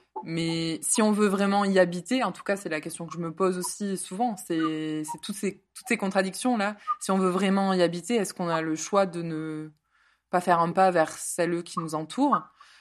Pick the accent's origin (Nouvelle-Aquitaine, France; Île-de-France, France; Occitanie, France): Occitanie, France; born there; l'occitan fait partie de ma culture, puisque je suis née dans le Tarn, et que ben, mes grands-parents maternels, au moins, en avaient quelques notions